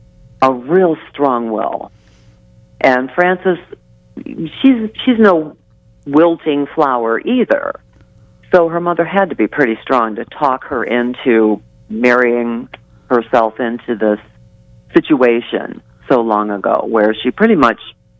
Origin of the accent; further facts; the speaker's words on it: Michigan, United States; I'm from Southeast Michigan. I'm real near Detroit.